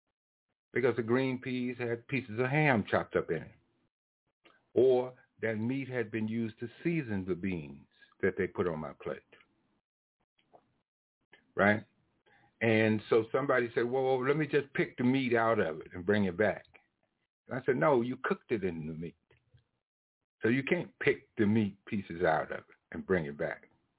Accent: the South, United States; I was raised in the South, guys. And so it was very difficult for me to change my diet.

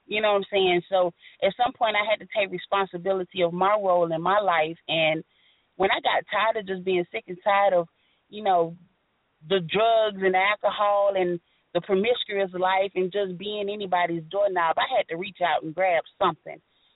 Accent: Gary, Indiana, United States; also born or lived in Georgia; I'm originally from Gary, Indiana, lived in Georgia a lot of my life.

